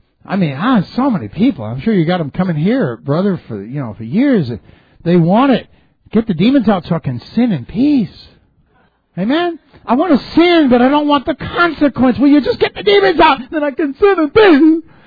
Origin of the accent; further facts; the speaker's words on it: Texas, United States; I'm from Texas.